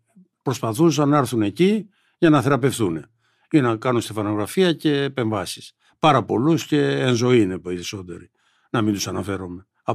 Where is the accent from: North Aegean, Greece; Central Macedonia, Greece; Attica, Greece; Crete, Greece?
North Aegean, Greece; Εγώ είμαι από νησί, από την Ικαρία, γι' αυτό είπαμε προηγουμένως. Εκεί πήγα στο γυμνάσιο και ξέρω τα προβλήματα